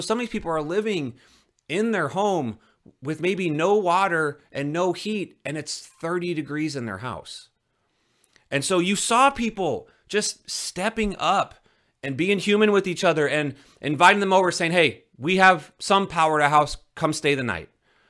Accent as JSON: {"language": "English", "region": "Midwest", "country": "United States", "tie": "born or raised there", "said": "I'm used to driving in the snow growing up in the Midwest."}